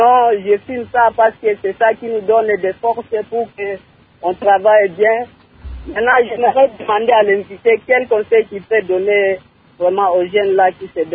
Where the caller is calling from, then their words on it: Kalima, Maniema, DR Congo; mais ici chez nous à Kalima, il y a plusieurs jeunes qui se lancent vraiment aux fumeurs.